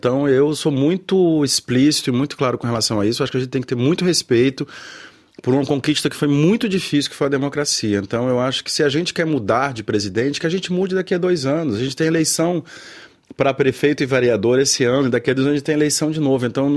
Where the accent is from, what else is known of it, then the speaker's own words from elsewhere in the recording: Ceará, Brazil; minha mãe é cearense, então nasci e fui criado no Ceará, meu pai é da Argélia. E eu nunca fui na Argélia